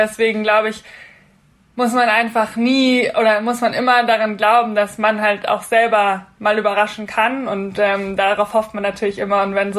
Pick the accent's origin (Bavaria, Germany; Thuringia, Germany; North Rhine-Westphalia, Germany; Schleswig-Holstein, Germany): Bavaria, Germany; Munich; Nächstes Jahr mit den Europameisterschaften in München ist natürlich für mich persönlich als Münchner Kindl eine wirklich wahnsinnig großes Ziel.